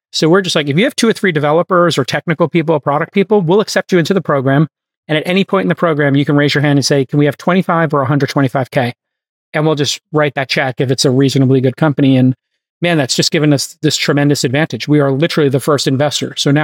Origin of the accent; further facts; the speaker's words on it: New York, United States; So like, I grew up in New York and I remember rock and roll in the 70s